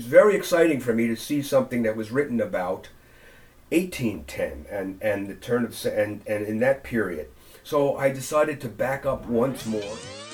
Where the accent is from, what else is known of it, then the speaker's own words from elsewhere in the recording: Mountaindale, New York, United States; a summer stock theater company came to my hometown. I grew up in a really small town, 300 people.